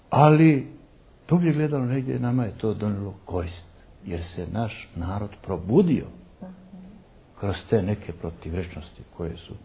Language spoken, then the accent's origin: Serbian; Montenegro; ja uvijek potenciram to da mi jesmo Srbi, ali mi smo i Crnogorci. Mi to ne dijelimo. To je kod nas jedno te isto.